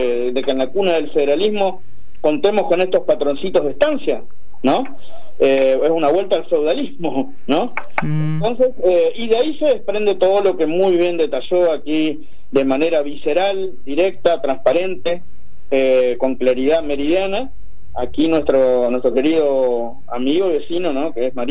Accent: Concordia, Entre Ríos, Argentina; born there; tengo 47 años, soy nacido aquí en Concordia, 1975, estuve viviendo en varios lugares, volví hace ya casi 20 años que volví acá a Concordia, en el año 2003

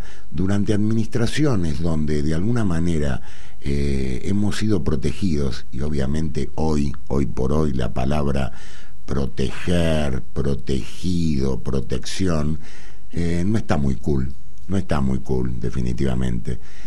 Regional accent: Argentina; Está obviamente lo que como ciudadano, como argentino, quiero para mi país.

